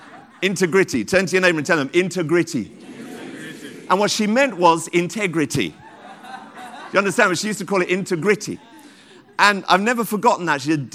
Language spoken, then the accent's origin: English; Tottenham, London, United Kingdom; Now, I can't do a great Jamaican accent, but I grew up in Tottenham, so that's close enough.